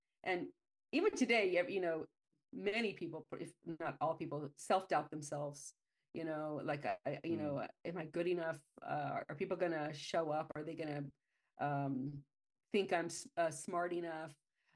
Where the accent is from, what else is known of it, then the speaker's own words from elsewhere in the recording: El Paso, Texas, United States; also born or lived in Austin, United States; I want to say it was probably when I transferred universities back to my hometown of El Paso.